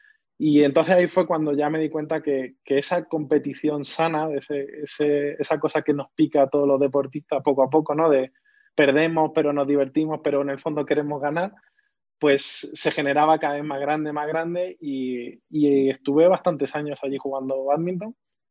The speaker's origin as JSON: {"language": "Spanish", "town": "Benalmádena", "region": "Andalusia", "country": "Spain", "tie": "born there", "said": "Yo nací en Benalmádena, un pueblo de Málaga, concretamente, que está en Andalucía, al sur de España."}